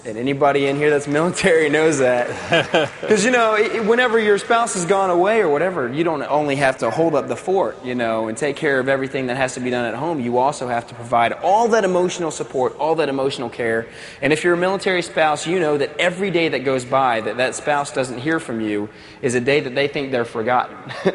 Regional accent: Kentucky, United States; born there; I was born in Eastern Kentucky, so we had great bluegrass music there

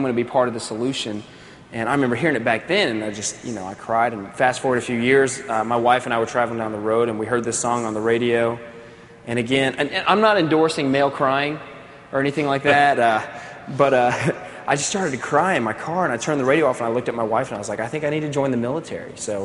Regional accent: Kentucky, United States; born there; I was born in Eastern Kentucky, so we had great bluegrass music there

